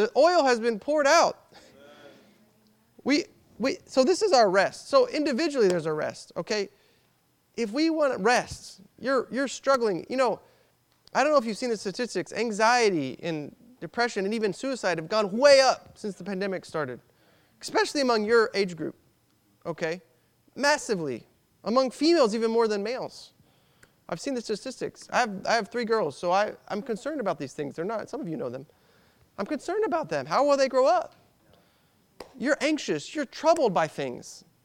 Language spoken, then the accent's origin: English; Irving, Texas, United States; I grew up in Irving, Texas. There was a ton of saints.